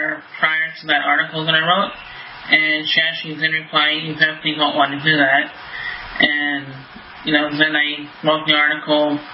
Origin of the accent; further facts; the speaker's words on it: United States; now in Israel; So, you know, with me being American in Israel, you know, that's red flags automatically.